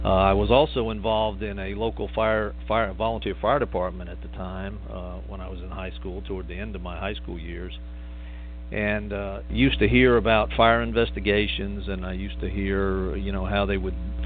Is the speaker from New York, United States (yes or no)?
yes; Long Island, New York, United States; I can go back to kind of my childhood, which is kind of really where I guess it kind of all begins. I grew up on Long Island, New York